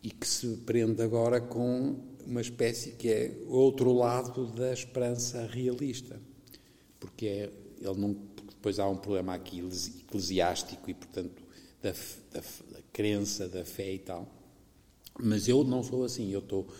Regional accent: Vila Praia de Âncora, Viana do Castelo, Portugal; Eu, como sou de Vila Praia da Âncora, passo lá muito.

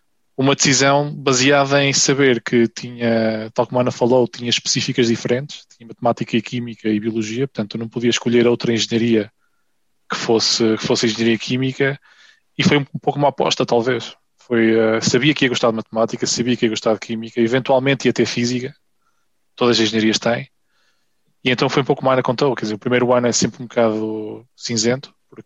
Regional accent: Bragança, Norte, Portugal; moved away as an adult; Bem, eu vim de Bragança e, na verdade, vim com mais amigos.

